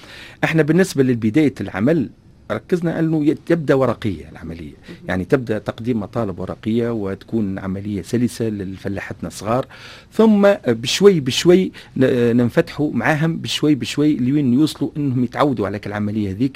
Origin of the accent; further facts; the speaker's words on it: Tunisia; نحن نفتقر لها في بلادنا تونس